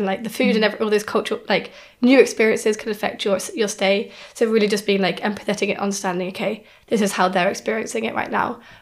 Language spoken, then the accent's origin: English; Maastricht, Limburg, Netherlands; we're students from the Netherlands, from Maastricht